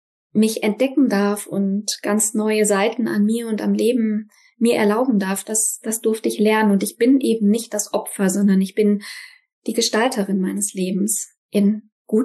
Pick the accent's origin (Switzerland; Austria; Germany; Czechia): Germany; North Rhine-Westphalia; Es ist auch nicht weit zu meiner Heimat, Siegerland. Ich bin noch so ein bisschen familienverwurzelt, deswegen bin ich nicht allzu weit weg.